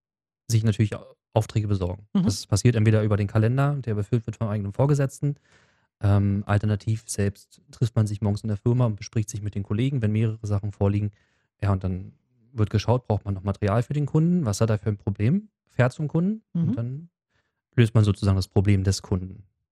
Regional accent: Teltow, Brandenburg, Germany; Ich komme halt selber auch aus Teltow.

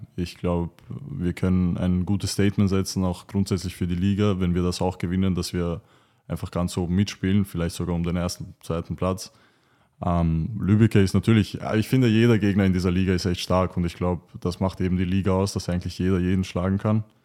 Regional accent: Vienna, Austria; also ich bin ja aus West-Wien, also in West-Wien habe ich gespielt

